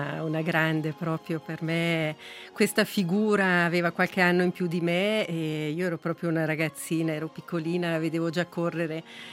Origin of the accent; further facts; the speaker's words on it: Ticino, Switzerland; come ticinese che siamo piccolini, siamo sempre stati un po' dimenticate